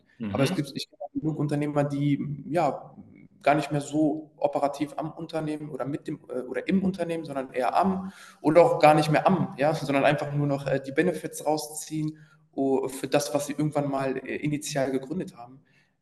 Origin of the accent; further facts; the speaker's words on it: Goslar, Lower Saxony, Germany; Man muss dazu sagen, ich bin in Goslar geboren und aufgewachsen und zu der Zeit habe ich auch noch in Goslar gelebt.